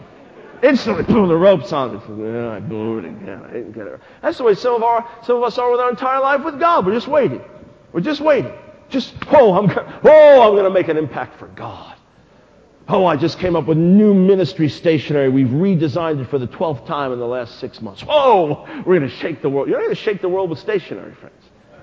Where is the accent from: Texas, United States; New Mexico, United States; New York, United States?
New York, United States; New York City; born there; I was born in New York City, and in the streets of the city, you could see the girls would play this jump rope game.